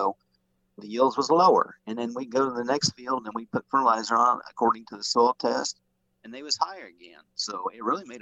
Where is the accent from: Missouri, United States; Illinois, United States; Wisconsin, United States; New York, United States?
Missouri, United States; Mercer; I'm from Mercer, Missouri. It's clear up the north side of the state, so that's where we're growing our soybeans at.